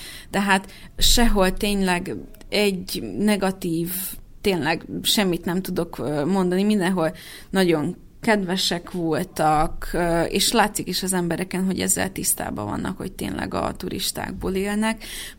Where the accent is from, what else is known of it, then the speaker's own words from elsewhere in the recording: Serbia; És akkor én mondom, hogy én Szerbiából jöttem, de én mindig kihangsúlyozom azt is, hogy én magyar vagyok.